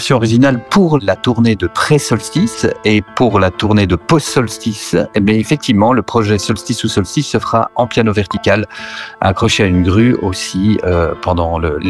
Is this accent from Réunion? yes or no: no; Boncourt, Jura, Switzerland; étant un enfant de Hal et puis ayant vécu aussi grande partie de mon enfance à Boncourt